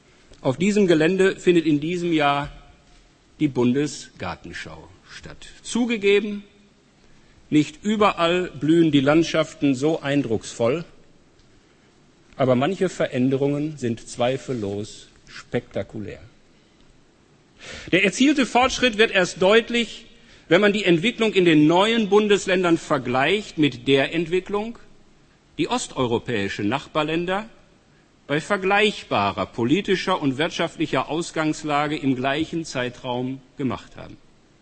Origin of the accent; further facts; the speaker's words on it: Bochum, North Rhine-Westphalia, Germany; Als Bochumer, also als jemand, der aus dem Ruhrgebiet kommt